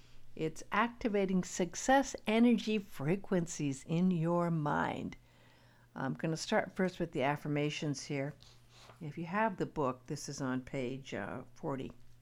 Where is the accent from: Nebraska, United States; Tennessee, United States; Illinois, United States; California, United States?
California, United States; Beverly Hills; I grew up in Beverly Hills, and I knew quite a few very, very, very wealthy individuals.